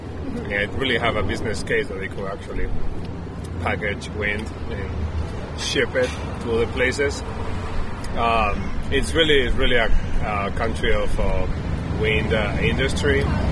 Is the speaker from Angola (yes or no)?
no; Spain; English is a second language; also born or lived in United States; now in Copenhagen, Denmark; I'm from Spain, and I met my lovely wife in the U.S. 8 years ago, and 1 year ago we decided to move here to Copenhagen